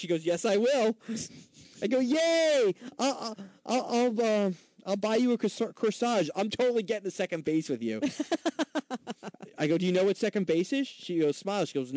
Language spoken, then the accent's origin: English; United States; Babe, I'm an American.